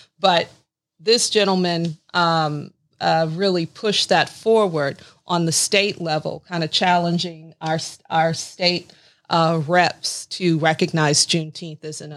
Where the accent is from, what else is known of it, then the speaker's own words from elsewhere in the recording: Galveston, Texas, United States; First off, I'm from Galveston. I'm from Galveston, Texas.